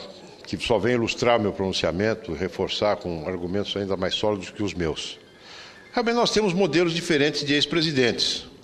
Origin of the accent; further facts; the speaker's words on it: Brazil; falo aqui como senador, como brasileiro